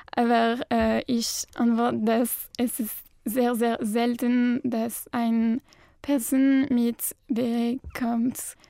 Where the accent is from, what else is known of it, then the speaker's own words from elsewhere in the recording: Lille, Hauts-de-France, France; German is a second language; Ich komme aus Lille in Frankreich. Ich bin in 2003 geboren.